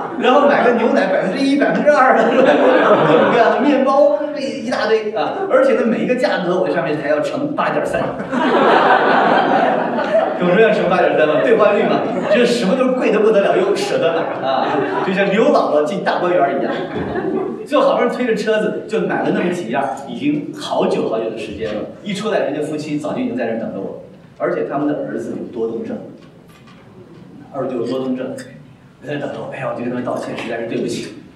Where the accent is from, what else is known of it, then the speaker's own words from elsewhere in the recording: China; now in North America; 我是生在新中国，长在红旗下，受党的教育那么多年，虽然来到北美